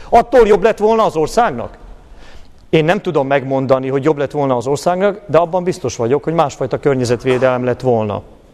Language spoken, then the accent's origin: Hungarian; Subotica, Vojvodina, Serbia; Mellesleg én délvidéki magyar vagyok, szabadkai születésű.